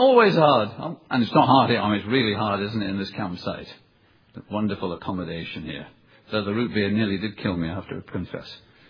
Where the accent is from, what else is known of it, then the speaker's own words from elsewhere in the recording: Pakistan; born there; If I say I was born in Pakistan, which I was, except it was British India then, you believe me.